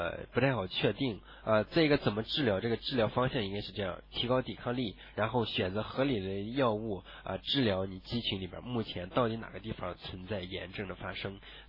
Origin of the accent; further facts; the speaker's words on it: Tai'an, Shandong, China; 我家是泰安的，然后呢，99年呢在莱阳农学院毕业，然后呢一直在山东，然后今年呢在天津负责在生技集团天合力供职啊。